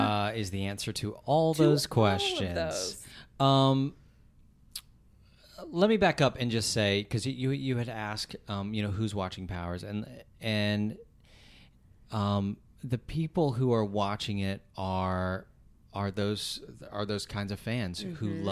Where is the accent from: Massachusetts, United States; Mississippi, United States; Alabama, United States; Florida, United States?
Alabama, United States; I grew up in Alabama, so we watched a lot of football instead.